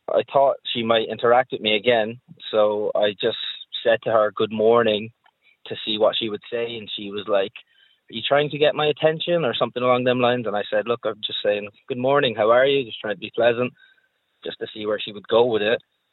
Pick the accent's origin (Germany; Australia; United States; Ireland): Ireland; Wexford, Leinster; also born or lived in England; I've moved back and forth probably from when I was born to Wexford a few times, but been residing here permanently since I was maybe 12 or 13.